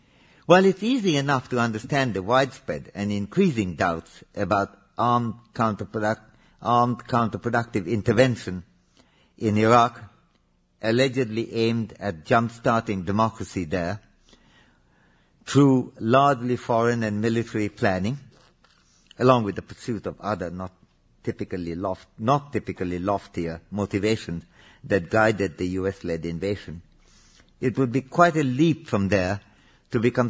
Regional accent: India; I might mention that as an Indian, as a small child, then it did appear to us that the British were planting this idea of community-based identity as a divide and rule.

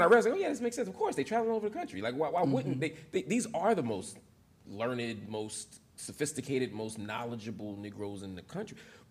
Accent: Philadelphia, Pennsylvania, United States; So I'm from Philly. I get assigned to work in California or Texas or something.

